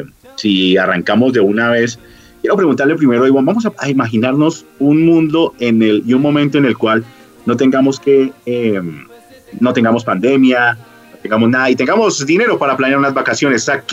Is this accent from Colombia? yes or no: yes; Colombia; nosotros como colombianos, suramericanos